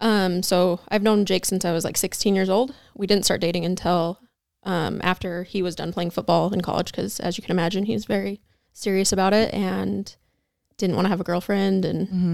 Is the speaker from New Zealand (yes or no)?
no; Pocatello, Idaho, United States; Originally from Pocatello, Idaho.